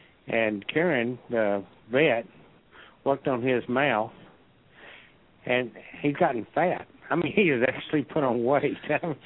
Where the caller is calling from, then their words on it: Nashville, Tennessee, United States; from downtown Nashville, Tennessee.